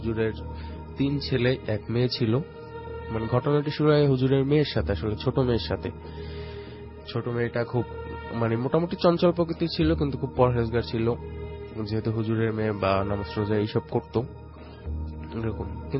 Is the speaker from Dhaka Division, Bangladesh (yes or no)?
yes; Mirpur, Dhaka Division, Bangladesh; মিরপুর থেকে আসছি, মিরপুর এক।